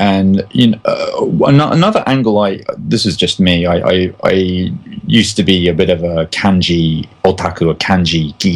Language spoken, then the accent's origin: English; London, United Kingdom; Growing up in London, I had a lot of friends from Hong Kong who spoke Cantonese Chinese